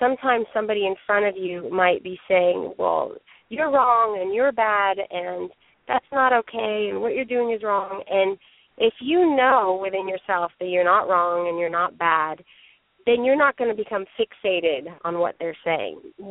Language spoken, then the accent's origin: English; United States; this is the message that I was given growing up in America.